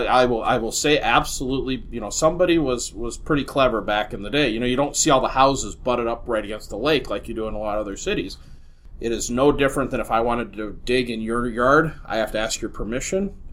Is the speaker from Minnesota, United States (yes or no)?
yes; Minneapolis, Minnesota, United States; You know, I grew up in Minneapolis. My business partner grew up in Minneapolis. We went to Minneapolis South High School.